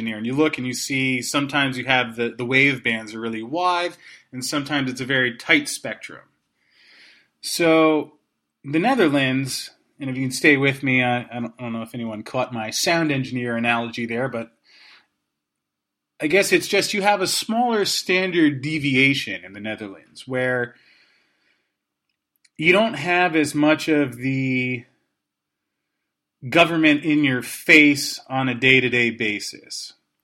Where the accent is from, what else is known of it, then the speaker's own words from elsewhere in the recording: United States; it was because of the conditioning I've received, growing up in America my entire life.